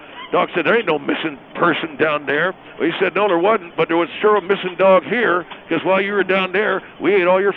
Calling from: Decatur, Georgia, United States; I'm calling from Decatur, Georgia.

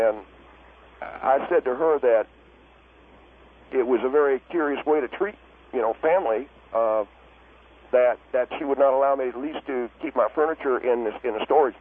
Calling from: Palm Springs, California, United States; I'm calling from Palm Springs, California.

